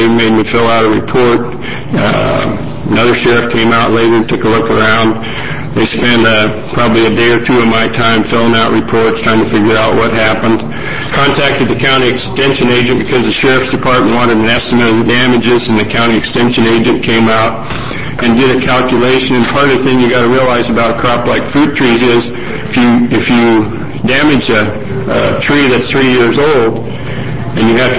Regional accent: Parkdale, Oregon, United States; I'm a farmer from Parkdale, Oregon.

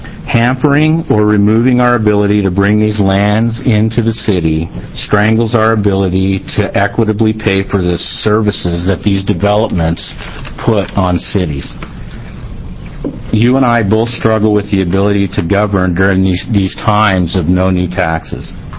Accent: Burns, Oregon, United States; I'm the city manager for the city of Prineville. I grew up in Burns, Oregon.

